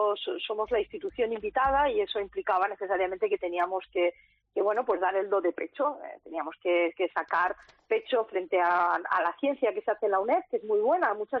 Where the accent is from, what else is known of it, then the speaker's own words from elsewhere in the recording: Castilla-La Mancha, Spain; Yo, por ejemplo, que soy manchega y suelto también, bueno, pues mis cosas de manchega